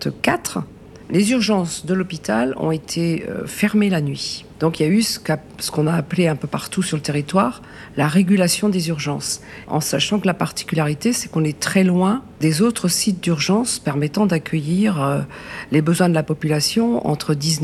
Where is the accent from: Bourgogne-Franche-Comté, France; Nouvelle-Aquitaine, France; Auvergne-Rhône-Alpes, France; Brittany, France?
Brittany, France; Lannion; also born or lived in Paris; J'ai exercé mon activité professionnelle à Paris, mais je suis originaire de Lannion.